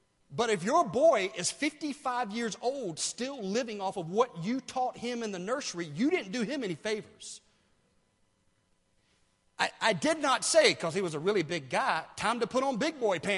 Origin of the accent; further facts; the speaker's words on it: South Carolina, United States; In my home state of South Carolina, that would be a place called Pinewood